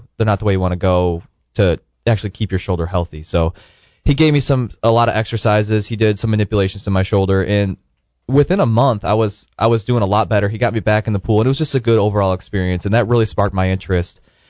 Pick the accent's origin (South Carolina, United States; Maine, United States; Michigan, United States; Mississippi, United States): Michigan, United States; Tecumseh; I grew up just south of Ann Arbor. I was born just south of Detroit. Grew up in a small country town just south of Ann Arbor, Tecumseh, Michigan.